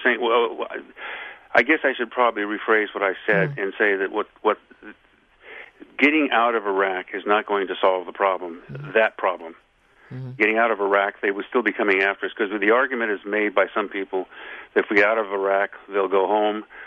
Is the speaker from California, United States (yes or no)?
yes; California, United States; I was originally from California.